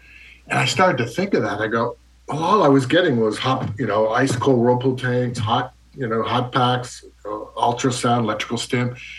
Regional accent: Canada; I'm from Canada originally.

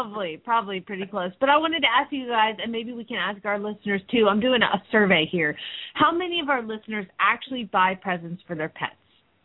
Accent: Phoenix, Arizona, United States; from Phoenix, Arizona

